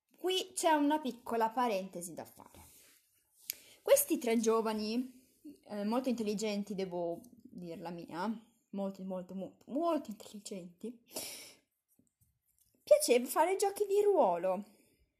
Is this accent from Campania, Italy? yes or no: no; Padua, Veneto, Italy; io non sono di Roma, io sono di sono veneta, sono di Padova e niente, non sono mai neanche mai stata a Roma